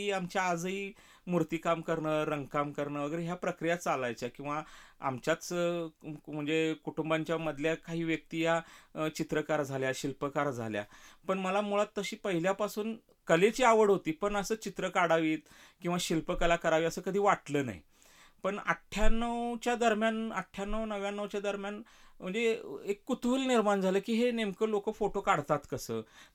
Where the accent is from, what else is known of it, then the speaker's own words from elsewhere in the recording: Sadoli Khalsa, Maharashtra, India; now in Kasaba Bawada, India; मी राहायला कसबा बावड्याला, आणि माझं गाव इथून 15 किलोमीटरवरती आहे, एक सडोली खालसा म्हणून